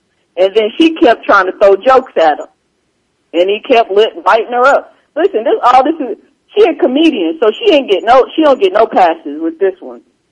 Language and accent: English; Midwest, United States; that's all we did growing up. That's, I'm from Midwest, that's all we do is talk shit